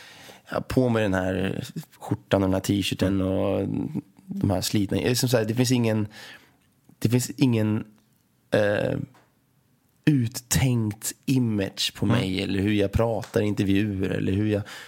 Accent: Sweden; jag har mina begränsningar som svensk.

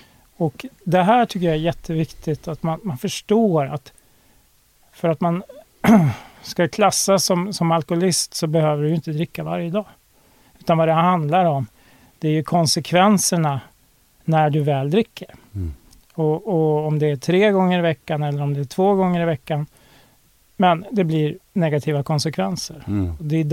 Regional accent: Uppsala, Uppsala County, Sweden; När jag växte upp, jag bodde i Uppsala på den tiden

